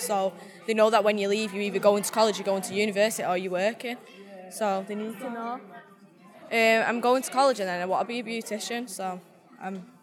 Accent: Manchester, North West England, United Kingdom; I'm from Manchester

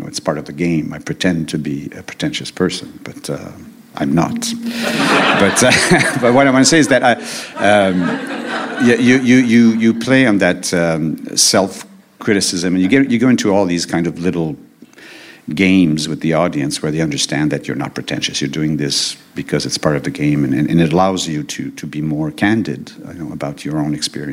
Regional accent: Quebec, Canada; when I was in growing up in Quebec, in high school, you had to there was this compulsory art class.

